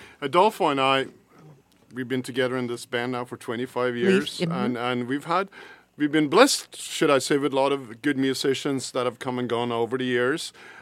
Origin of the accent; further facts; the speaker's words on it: Oslo, Norway; English is a second language; now in United States; Rodolfo is a native of Havana, Cuba, and I'm from Oslo, Norway. So you know. We're from all over the place, but we live in the San Francisco Bay Area